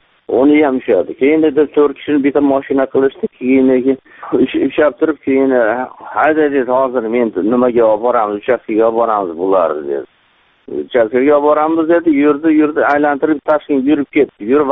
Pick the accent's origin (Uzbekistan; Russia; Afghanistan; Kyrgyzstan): Russia; aka deydi, siz qayerdan kelgansiz, men Rossiyadanman.